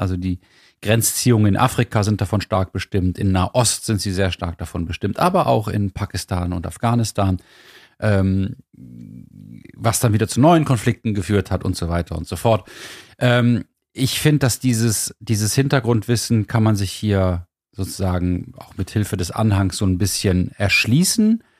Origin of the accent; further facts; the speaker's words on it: Hamburg, Germany; für uns als Hamburger